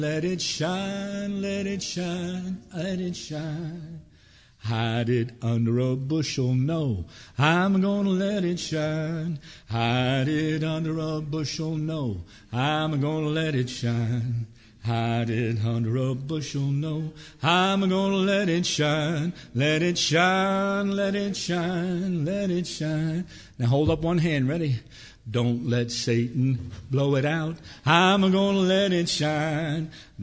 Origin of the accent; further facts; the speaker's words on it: Franconia, Virginia, United States; and I'm one of the unique individuals who's actually grew up in this Franconia, Springfield area. I was born in Alexandra Hospital.